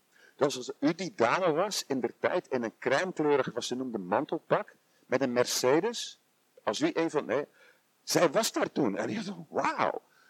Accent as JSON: {"language": "Dutch", "region": "Zeeland", "country": "Netherlands", "lives_now": "Belgium", "said": "Dus wij zijn, ik kom van Zeeland van origine."}